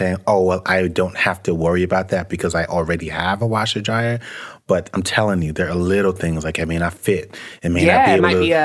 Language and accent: English; Atlanta, Georgia, United States; also born or lived in New York City area; When I was younger, we moved from the New York City area to Atlanta, but that's pretty much it. Now, when we were in the Atlanta area, we bounced around quite a bit, just trying to find places that were affordable until we were able to get settled.